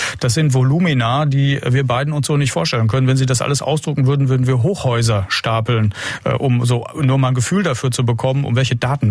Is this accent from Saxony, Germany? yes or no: no; North Rhine-Westphalia, Germany; Ich komme aus Nordrhein-Westfalen